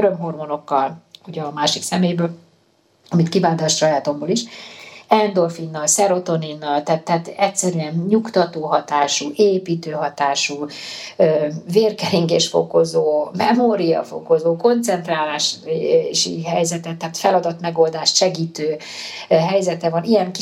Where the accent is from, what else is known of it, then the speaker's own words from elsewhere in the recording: Pécs, Baranya, Hungary; hát én pécsi származású vagyok, és ott közelünkben van ugye Mohács, ott van a busójárás